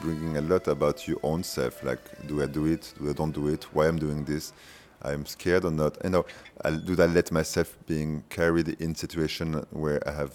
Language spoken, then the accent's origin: English; Paris, Île-de-France, France; English is a second language; I'm come from Paris in a kind of a bourgeois city in a 18th arrondissement in Montmartre. So my background is very kind of a classic French, Parisian